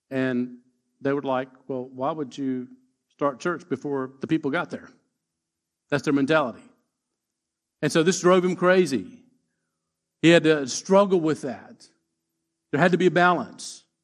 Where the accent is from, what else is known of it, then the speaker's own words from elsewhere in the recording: United States; now in Australia; Growing up in the States, we had a set time that we start church.